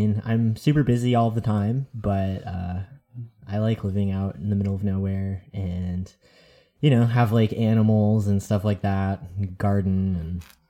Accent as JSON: {"language": "English", "region": "New York", "country": "United States", "tie": "born there", "moved": "as an adult", "lives_now": "Washington, United States", "said": "I was born in New York, and now I live in Washington State"}